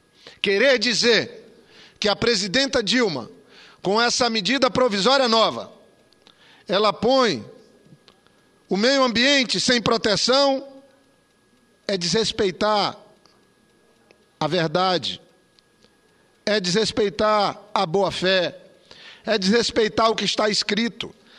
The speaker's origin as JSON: {"language": "Portuguese", "region": "Amazon", "country": "Brazil", "said": "Não tem sentido, eu que venho da Amazônia, termos um continente verde sem políticas dirigidas para os amazônidas e para a Amazônia."}